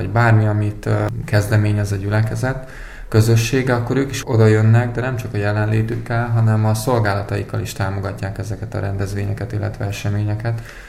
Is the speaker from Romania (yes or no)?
no; Zakarpattia Oblast, Ukraine; now in Hungary; mi magunk is határon túliak vagyunk, tehát mi Kárpátaljáról származunk, én is, a feleségem is